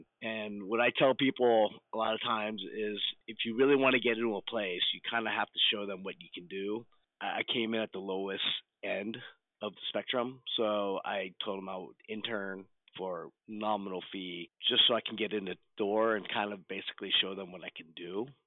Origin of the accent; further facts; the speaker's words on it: Pasadena, California, United States; I grew up in Pasadena, so Art Center was a school that I really wanted to go to.